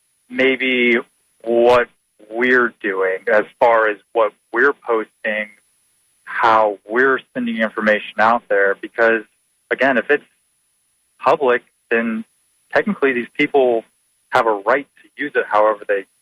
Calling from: Lakeland, Florida, United States; Hi, this is … from Lakeland.

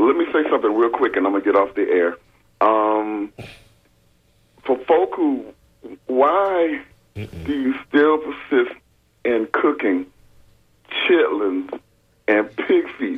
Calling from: Tampa, Florida, United States; I'm calling from Tampa.

